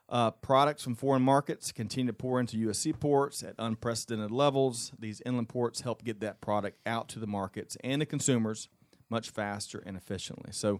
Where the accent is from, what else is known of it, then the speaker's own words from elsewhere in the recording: South Carolina, United States; I'm from Little Town, South Carolina, but a great town in Georgia, West Point.